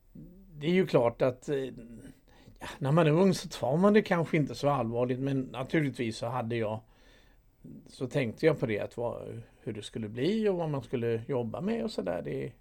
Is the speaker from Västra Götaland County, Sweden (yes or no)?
no; Laholm, Halland County, Sweden; gick jag på en kommunal yrkesskola i Laholm i södra Halland där jag kommer ifrån från början.